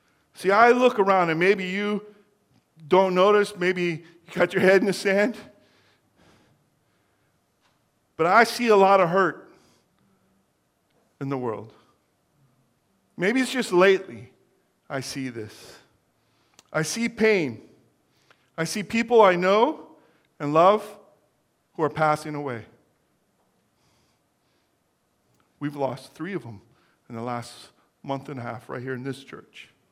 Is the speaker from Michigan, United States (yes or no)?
yes; Pontiac, Michigan, United States; The first 8 years that I was growing up, I grew up in Pontiac, Michigan.